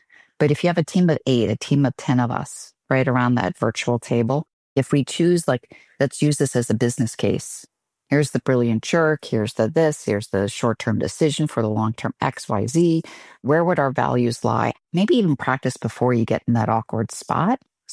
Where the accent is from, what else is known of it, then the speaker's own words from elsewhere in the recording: Ireland; I'm not marketing. I'm Irish. I talk in stories.